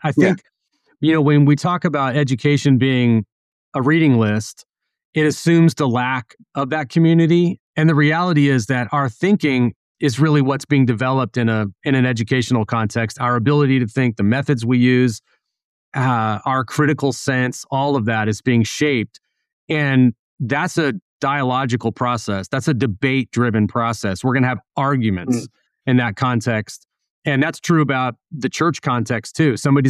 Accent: California, United States; now in Tennessee, United States; I'm a 50-year-old man. I've only lived as long as I've lived. I grew up in California. I live in Tennessee.

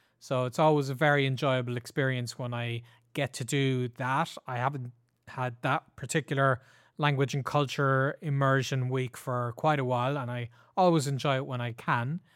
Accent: Ireland; it should be my language. I'm Irish. I learned it in school

